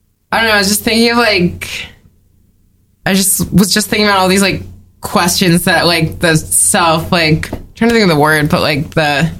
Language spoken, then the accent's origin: English; California, United States; now in New York, United States; This is my song. I'm from California.